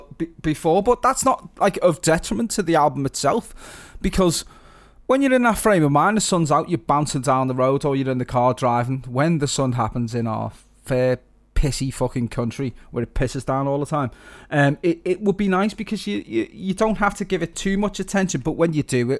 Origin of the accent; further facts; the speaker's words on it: North West England, United Kingdom; accent: Scouse; also born or lived in London; My accent's not that Scouse. I lived in fucking Cockneysville for fucking ages.